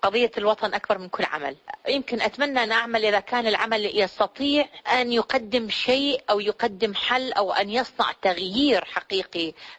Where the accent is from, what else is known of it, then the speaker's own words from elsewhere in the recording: Iraq; moved away; يعني أنا الآن كعراقية مستعدة أعيش بدون مي، بدون نفط، بدون كهرباء